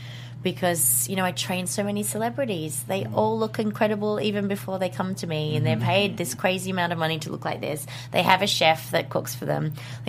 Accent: Melbourne, Victoria, Australia; I grew up in Melbourne.

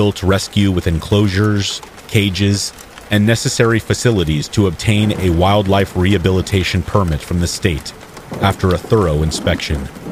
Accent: Germany; English is a second language; moved away as an adult; now in Texas, United States; I moved from Germany to a small town in Texas with a population of 17,000.

